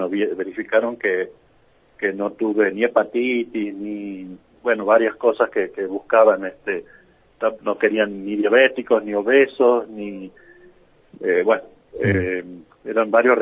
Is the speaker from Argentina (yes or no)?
yes; Santiago del Estero, Argentina; De Santiago del Estero, por supuesto.